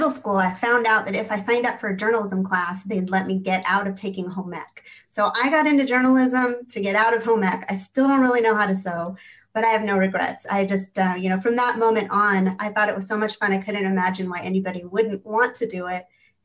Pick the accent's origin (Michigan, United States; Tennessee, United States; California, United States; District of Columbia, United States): California, United States; Camarillo; I had lots of little internships, you know, with my hometown paper, where I covered the Ventura County Fair, lemon juice drinking contest. That was my first story that actually landed on the front page of the Camarillo Daily News.